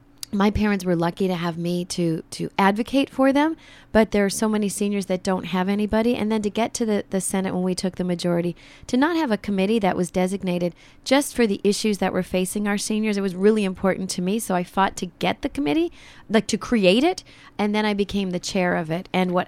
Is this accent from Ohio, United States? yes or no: no; Minnesota, United States; Like, I grew up in Kaposia Park.